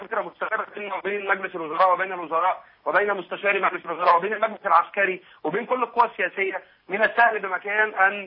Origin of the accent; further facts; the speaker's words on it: Egypt; واحنا ان شاء الله كمصريين